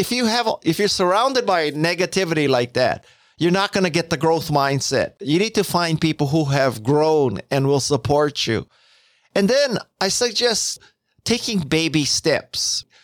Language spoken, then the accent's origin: English; Hawaii, United States; I'm from Hawaii. You would think that I would have learned how to surf.